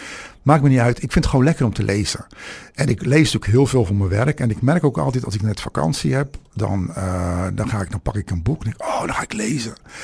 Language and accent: Dutch; Netherlands; we hebben natuurlijk als Nederlanders staan we er ook niet fraai op.